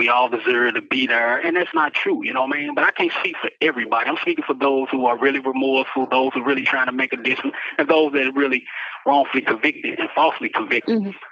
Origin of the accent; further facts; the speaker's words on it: St. Louis, Missouri, United States; I'm from St. Louis, Missouri.